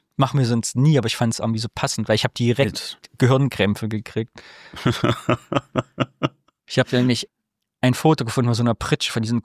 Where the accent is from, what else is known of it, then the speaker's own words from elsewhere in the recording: East Germany, Germany; was in meiner Kindheit und Jugend im Osten eine Bedeutung hatte und heute aber auch noch